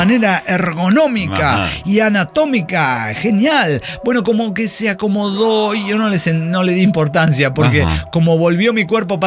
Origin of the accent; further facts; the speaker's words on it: Nuevo Laredo, Tamaulipas, Mexico; Pero no, es porque soy de Zamora, de Nuevo Laredo, Tamaulipas